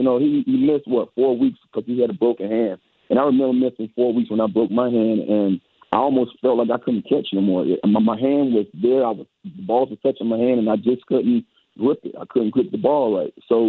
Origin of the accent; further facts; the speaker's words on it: Missouri, United States; I'm from Missouri, and they have to show me